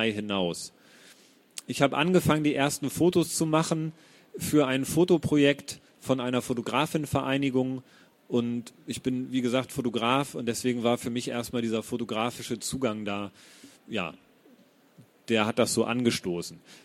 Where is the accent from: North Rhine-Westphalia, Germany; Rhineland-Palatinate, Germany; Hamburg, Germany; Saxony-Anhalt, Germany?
Hamburg, Germany; Ich komme aus Hamburg, ich bin da geboren und aufgewachsen